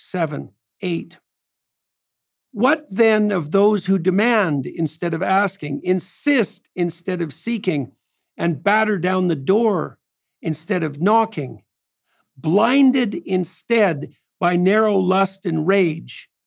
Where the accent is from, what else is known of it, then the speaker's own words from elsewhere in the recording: Canada; As a Canadian, I have always been impressed by the sheer theatricality and patriotism